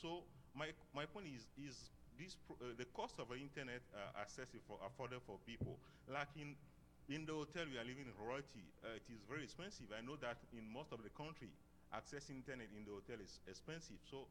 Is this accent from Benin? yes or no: yes; Benin; from Benin.